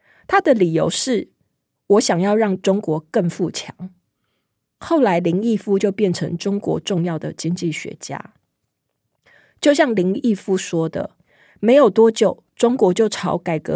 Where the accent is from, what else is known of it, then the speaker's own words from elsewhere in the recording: Taiwan; first language Taiwanese Hokkien; 我是出生在台语家庭，除了彰化云林的海口腔我听不太懂之外，我对自己的母语能力算是非常有自信的，